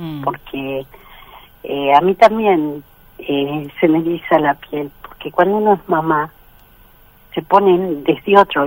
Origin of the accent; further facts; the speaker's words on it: Argentina; como argentinos, como ciudadanos